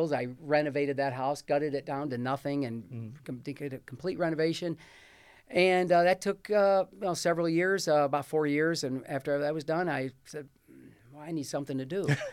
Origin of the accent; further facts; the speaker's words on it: Perrysburg, Ohio, United States; all those years of growing up in Perrysburg, raising family